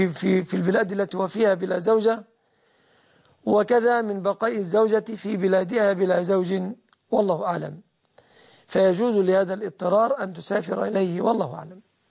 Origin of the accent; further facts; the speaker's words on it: Egypt; أما عندنا في مصر فلا أعرف بنكا إسلاميا